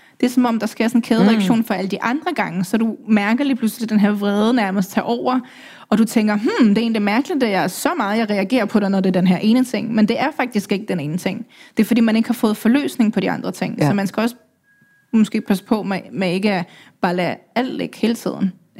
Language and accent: Danish; Ukraine; jeg er den eneste fra Ukraine.